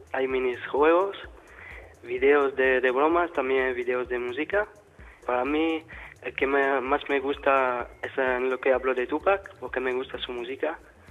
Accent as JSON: {"language": "Spanish", "country": "Belgium", "said": "tengo 23 años, soy de Bélgica, vivo en alrededor de Bruselas."}